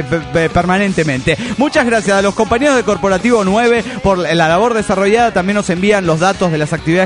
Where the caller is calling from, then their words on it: Arequipa, Peru; de Arequipa, Perú.